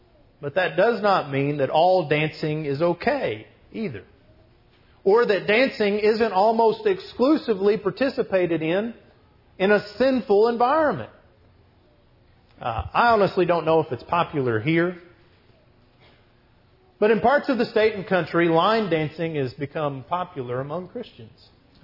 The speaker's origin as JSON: {"language": "English", "region": "Texas", "country": "United States", "tie": "born or raised there", "said": "But between growing up in Texas, marrying a girl from Nashville, and the Cowboy B Show"}